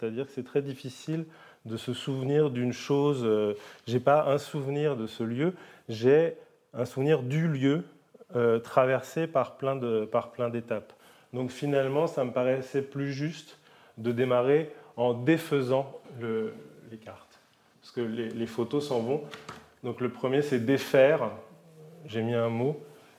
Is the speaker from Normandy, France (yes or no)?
no; Saint-Brieuc, Brittany, France; j'ai grandi à Saint-Brieuc, au bord de la mer.